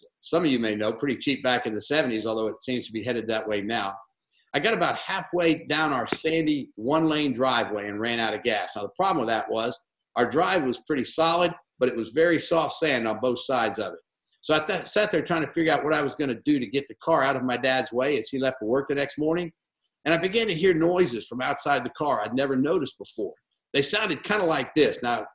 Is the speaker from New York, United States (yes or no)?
no; Florida, United States; So I grew up in Florida in a house in the middle of an orange grove.